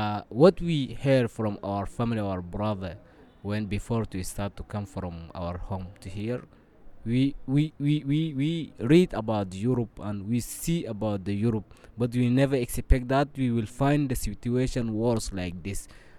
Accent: Sudan; English is a second language; moved away as an adult; now in France; I'm from Sudan. From Libya to Italia, from Italia to French.

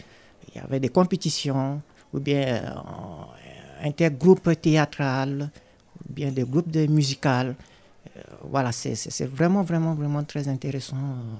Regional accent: Central African Republic; si je veux quitter mon pays d'origine, par exemple pour moi, de Centrafrique, pour la France

